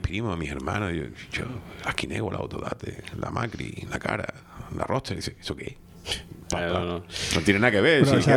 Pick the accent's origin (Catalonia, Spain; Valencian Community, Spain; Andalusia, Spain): Andalusia, Spain; Seville; accent: Andalusian; now in Canary Islands, Spain; soy originario de Sevilla, cuando voy a Sevilla, dice, coño, cada día habla más canario. Y cuando estoy aquí, dice, no pierde el acento andaluz